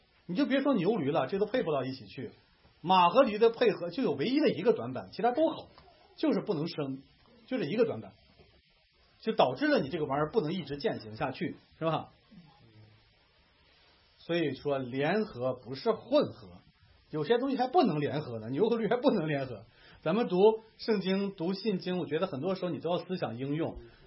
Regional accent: Shanxi, China; 而且我一查就是山西，我老家，是吧？

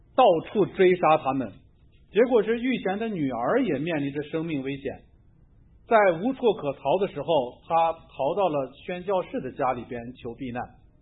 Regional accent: Ren County, Hebei, China; 在我的老家河北，我那天去搜索的时候，在这个附近，我老家是叫做任县，任县70公里外那个叫做威县

